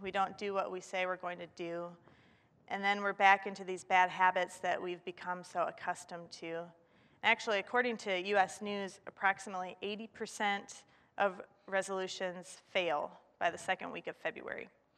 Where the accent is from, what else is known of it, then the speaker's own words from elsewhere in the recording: Lake Orion, Michigan, United States; now in Northville, United States; I'm from Lake Orion, which is not too far from here. So I'm from the Metro Detroit area. I currently live in Northville, so still not too far from here.